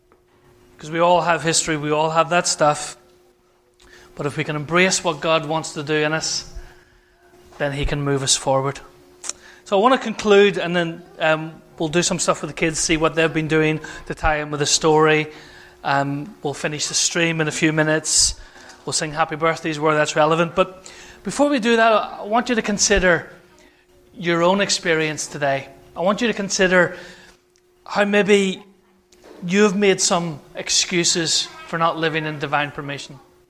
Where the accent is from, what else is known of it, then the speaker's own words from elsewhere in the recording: Ireland; So I'm Irish, so I can talk.